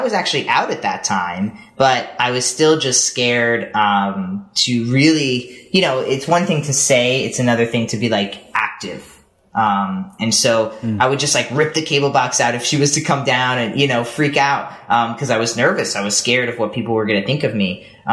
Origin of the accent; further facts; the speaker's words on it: Long Island, New York, United States; I went to a gay pride in New York City because I grew up on Long Island